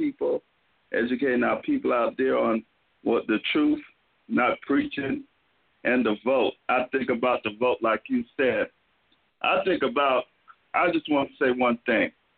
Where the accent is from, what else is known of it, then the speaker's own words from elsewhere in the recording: San Francisco, California, United States; What's up, y'all? … I'm from San Francisco, man.